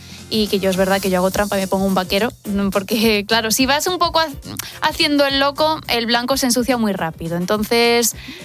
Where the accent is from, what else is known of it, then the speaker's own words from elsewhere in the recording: Spain; lo bailongos que somos los españoles